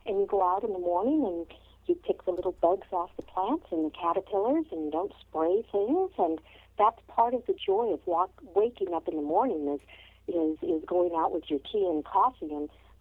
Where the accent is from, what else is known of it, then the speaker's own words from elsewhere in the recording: California, United States; also born or lived in Montana; Well, I was born in Montana, and my great-grandmother's home in Southern California, where I was raised.